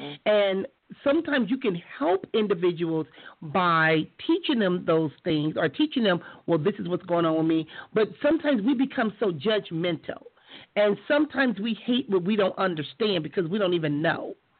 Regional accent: Compton, California, United States; I grew up in Compton. And in Compton, I didn't know nothing about a person being depressed or having anxiety

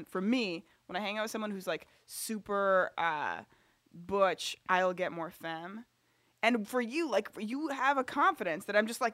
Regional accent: Toronto, Ontario, Canada; Okay. I'm from Toronto, Ontario, Canada.

